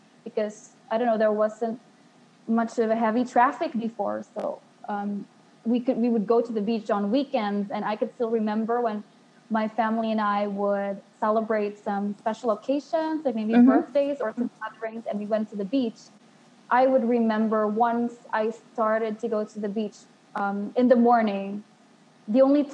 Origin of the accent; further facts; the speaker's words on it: Cagayan de Oro, Northern Mindanao, Philippines; English is a second language; I grew up in Cagayan de Oro. That is in I grew up there. We live in a place called Kauswagan, and it is somewhere in between two beaches